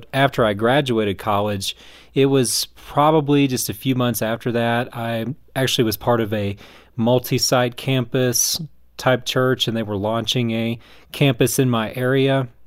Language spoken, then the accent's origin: English; the South, United States; So my experience growing up in the South is that most of the churches there